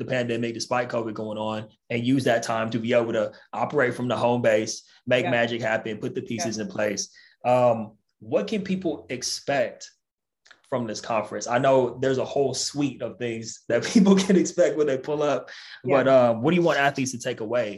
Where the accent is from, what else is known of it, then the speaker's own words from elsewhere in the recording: California, United States; Aside from the fact we're both from California, Classy's from Northern California, Bay Area. I'm a Southern California boy, but California is California.